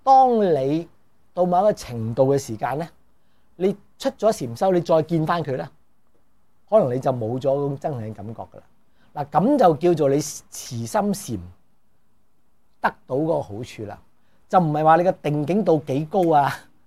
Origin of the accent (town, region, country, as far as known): China